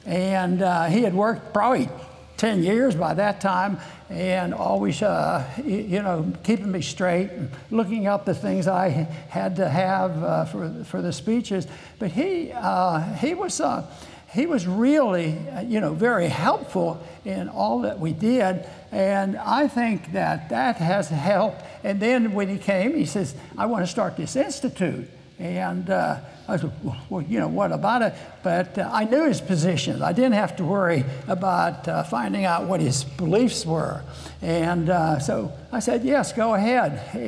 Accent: Green Tree, Pennsylvania, United States; we were raised in Greentree

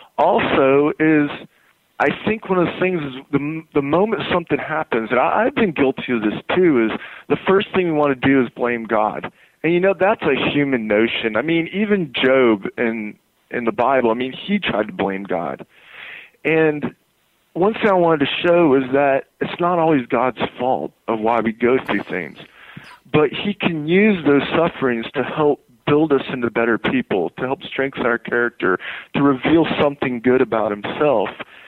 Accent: Panama City Beach, Florida, United States; I'm a Florida native. I've been born and raised in Florida all my life. I grew up in Panama City Beach, Florida.

